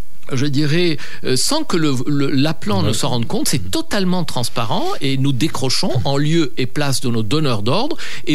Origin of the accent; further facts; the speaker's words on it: Egypt; Je suis originaire d'Égypte.